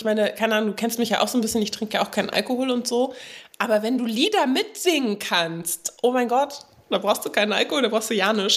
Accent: Berlin, Germany; ich bin ja in Berlin groß geworden

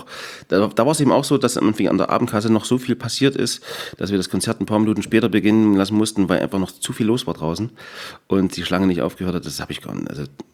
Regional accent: Saxony, Germany; Ich bin durch und durch Erzgebirger

